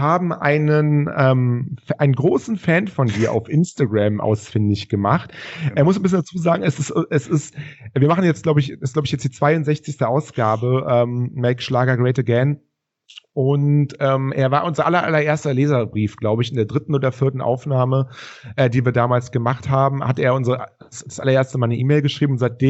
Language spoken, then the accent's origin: German; North Rhine-Westphalia, Germany; wir kommen aus dem Rheinland